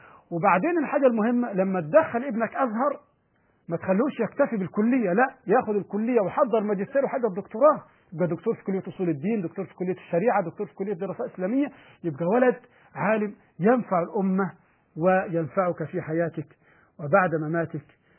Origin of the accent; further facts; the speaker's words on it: Egypt; احنا في وقت تقديم المدارس عندنا في مصر